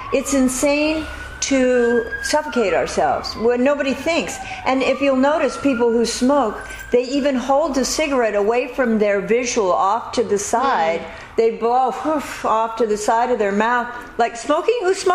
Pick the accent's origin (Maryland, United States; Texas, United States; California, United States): California, United States; Pacoima; also born or lived in Beverly Hills; Anyway, so I was born on Burton Way. And then I was uprooted to Pacoima.